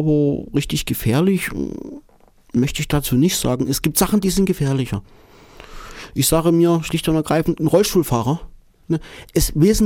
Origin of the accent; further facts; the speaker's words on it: Germany; born there; gerade weil als gebürtiger Deutscher